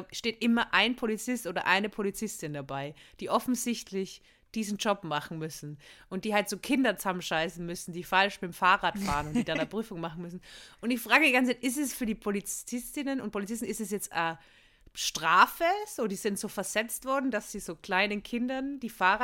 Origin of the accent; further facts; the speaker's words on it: Austria; ich versuche es zu erklären als Österreicherin